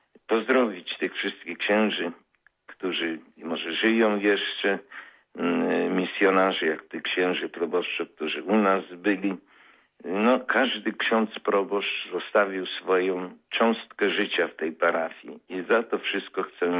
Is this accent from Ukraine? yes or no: yes; Meducha, Ivano-Frankivsk Oblast, Ukraine; now in Poland; organista i kościelny, to byśmy z własnej mojej rodzinnej miejscowości Meducha i tutaj nadal oni piastowali to swoje stanowisko